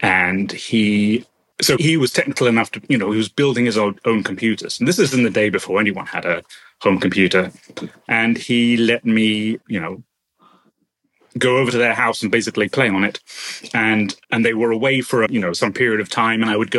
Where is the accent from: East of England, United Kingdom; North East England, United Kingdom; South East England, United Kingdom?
East of England, United Kingdom; Felixstowe; I was growing up in Felixstowe in Suffolk, and it's a nominally seaside town.